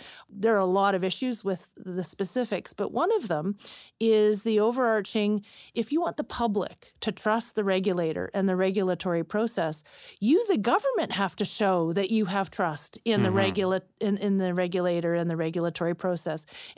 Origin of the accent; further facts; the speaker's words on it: Canada; Truth be told, as a Canadian